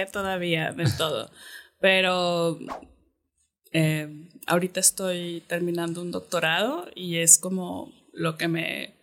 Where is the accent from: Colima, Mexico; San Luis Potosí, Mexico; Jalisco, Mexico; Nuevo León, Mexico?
Nuevo León, Mexico; Monterrey; Soy de aquí de Monterrey. He sido profesora en muchas partes